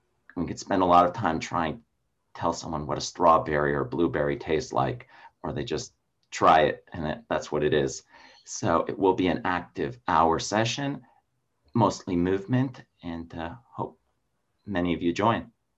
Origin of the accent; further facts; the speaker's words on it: Canada; moved away as an adult; now in Australia; And I am originally from Canada, but I had to get as far away from my family as possible, so I came to Australia.